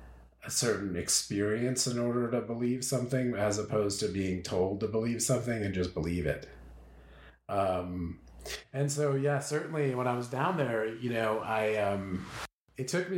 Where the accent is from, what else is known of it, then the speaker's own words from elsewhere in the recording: Portsmouth, New Hampshire, United States; So I grew up largely in Portsmouth, New Hampshire.